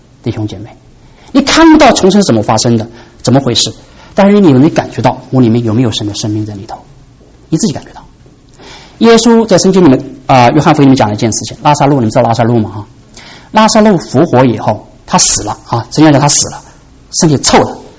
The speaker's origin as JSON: {"language": "Chinese", "country": "China", "said": "我是中国人，我欣赏中国的传统，中国的文化"}